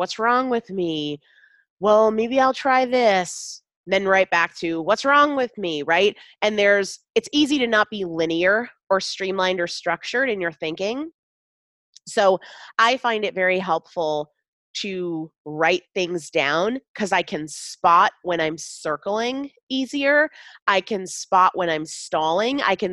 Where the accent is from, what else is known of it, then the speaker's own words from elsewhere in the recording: Sandwich, Massachusetts, United States; I'm from Sandwich, Massachusetts.